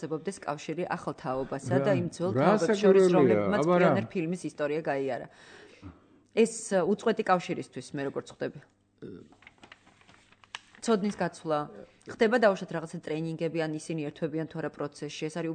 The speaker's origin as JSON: {"language": "Georgian", "region": "Imereti", "country": "Georgia", "said": "მეც იმერელი ვარ, ასე რომ ჩემთვის სასიამოვნო მოსასმენი."}